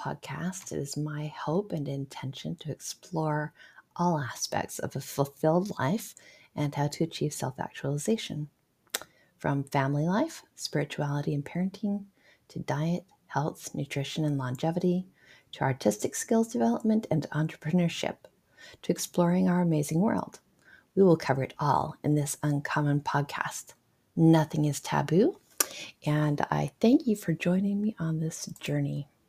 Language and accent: English; Salem, Oregon, United States; born there; I was born on January 24th, 1962, in Salem, Oregon.